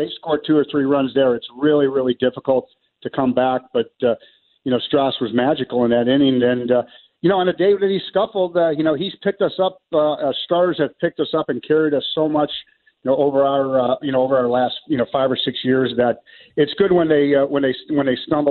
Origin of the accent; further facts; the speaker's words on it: Chicago, Illinois, United States; I grew up on Waveland Avenue, which is obviously left field of Wrigley Field, about 5 miles down the street. And my sister, my dad, and I, we went to the games a lot, took the bus.